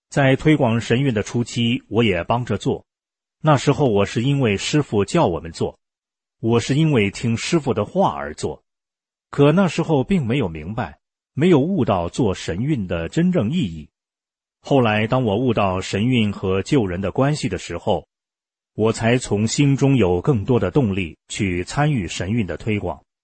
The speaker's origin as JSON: {"language": "Chinese", "town": "San Francisco", "region": "California", "country": "United States", "tie": "born or raised there", "also_born_or_lived": "China / Hong Kong", "said": "小时候在大陆经历过文革，后来到了香港，辗转来到美国，在旧金山复杂的环境中长大"}